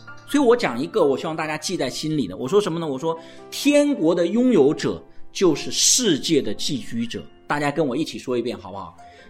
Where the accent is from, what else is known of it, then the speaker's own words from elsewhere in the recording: China; 我是一个中国人